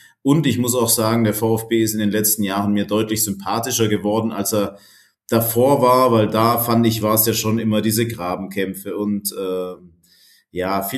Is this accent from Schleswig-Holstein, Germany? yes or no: no; Baden-Württemberg, Germany; also born or lived in Tübingen; Ich bin da sehr im Süden aufgewachsen von Baden-Württemberg und habe dann in Tübingen studiert, Sport- und Medienwissenschaften.